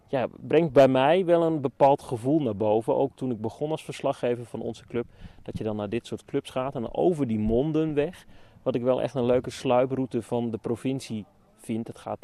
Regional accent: Barger-Compascuum, Drenthe, Netherlands; Ik kom uit Bargerkompas en via de Mondenweg kom ik hier.

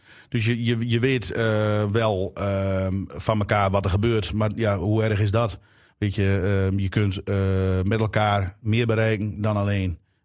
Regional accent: Drenthe, Netherlands; Maar dan schreeuwen wij nooit zo hard van de daken, want je bent bescheiden als Drent.

